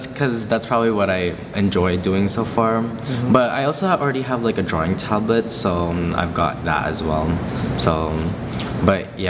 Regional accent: Philippines; moved away; we like moved to Philippines afterwards. So I pretty much just say that I was born in Philippines, but yeah, I've been pretty much in Philippines for 8 years, and then I moved here afterwards.

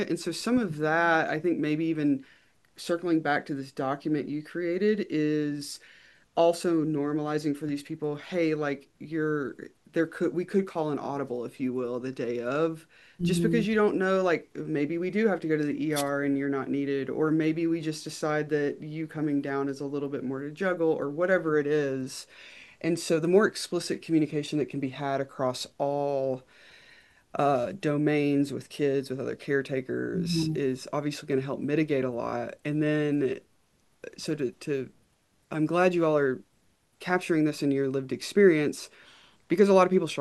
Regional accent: Southern United States, United States; I was raised in the South and in a Southern Baptist community

